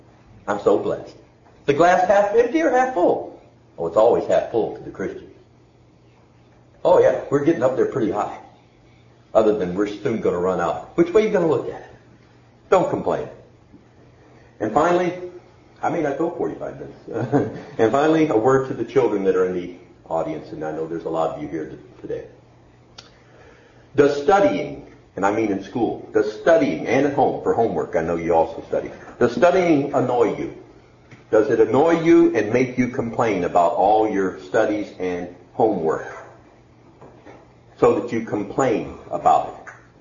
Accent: Montgomery, Alabama, United States; born there; I was born in Montgomery, Alabama, so I can relate to the south as much as I can to the north. I've lived most of my life in the north

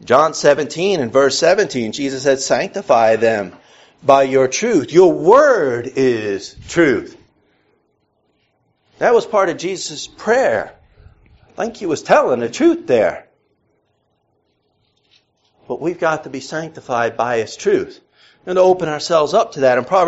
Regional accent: New York, United States; I'm just a wise guy sometimes. I'm from New York. We get wise sometimes.

